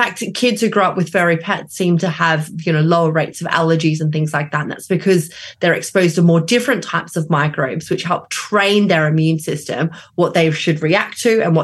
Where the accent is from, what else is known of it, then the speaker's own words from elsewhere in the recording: Australia; but I am Australian, so I know that it happens